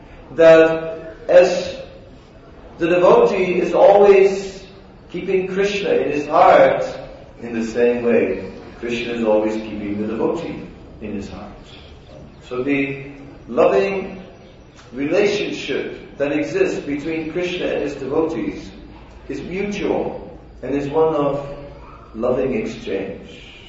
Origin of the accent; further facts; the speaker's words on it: Amsterdam, North Holland, Netherlands; In my hometown, Amsterdam, there was a hotel on the main square, main city square, named Krasnapolsky.